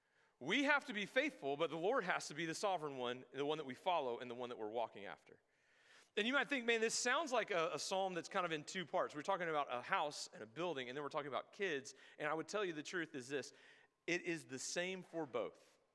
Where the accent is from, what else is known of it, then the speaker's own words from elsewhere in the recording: Louisiana, United States; I'm from Louisiana. We've had a lot of those.